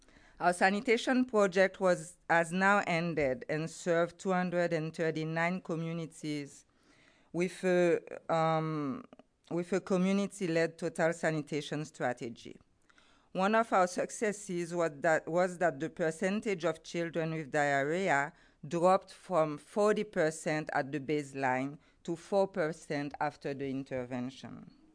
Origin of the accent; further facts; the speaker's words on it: Haiti; English is a second language; also born or lived in Mexico; please be indulgent with my English. It's not my first language. So I began working in Mexico, and I came back home in Haiti 20 years ago.